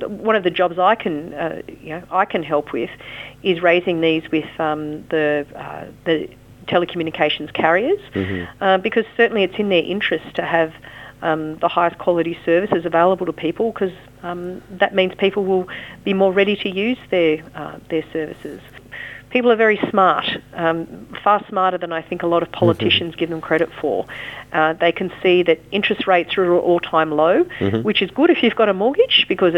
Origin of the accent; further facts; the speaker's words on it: Australia; born there; I'm an Australian by birth